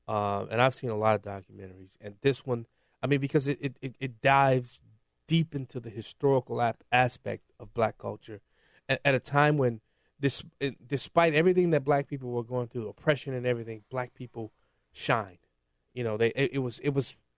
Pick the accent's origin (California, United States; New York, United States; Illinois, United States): Illinois, United States; Chicago; No, growing up in Chicago, CPS.